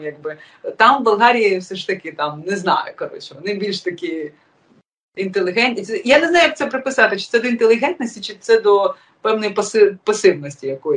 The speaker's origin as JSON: {"language": "Ukrainian", "region": "Odesa Oblast", "country": "Ukraine", "tie": "born there", "said": "Я українська болгарка, яка народилася там, яка знає, яка вивчала болгарську мову і українську тільки завдяки тому, що Україна стала незалежною."}